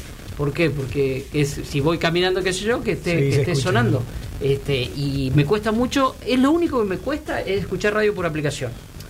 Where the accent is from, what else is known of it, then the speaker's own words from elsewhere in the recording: Puan, Buenos Aires Province, Argentina; eso me quedó en mi pueblo, escuchar los partidos, viste que la sintonía no se agarraba en Puan